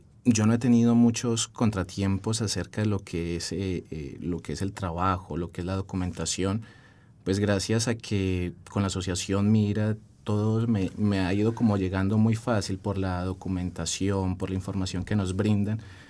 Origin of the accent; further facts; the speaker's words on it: Pereira, Risaralda, Colombia; yo vengo de la ciudad de Pereira.